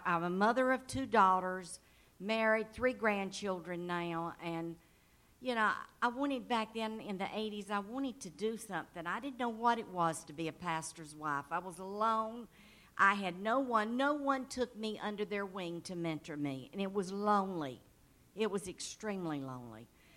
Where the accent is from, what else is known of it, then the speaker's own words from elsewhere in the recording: North Carolina, United States; accent: Southern; I'm from Atlanta, Georgia.